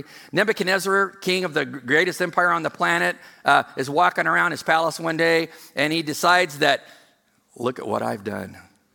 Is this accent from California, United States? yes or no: yes; California, United States; Well, I'm from California. I know what happens when an earthquake happens.